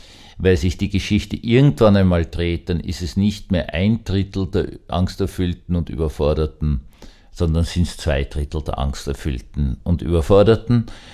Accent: Vienna, Austria; Ich habe als Kind in Wien aufwachsend ganz, ganz andere Verhältnisse erlebt.

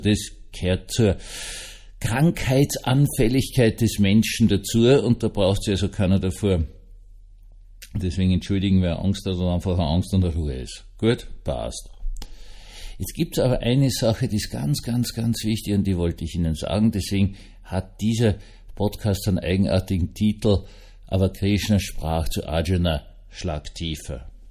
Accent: Vienna, Austria; Also ich als Wiener ja auch vor die Preisen, nicht?

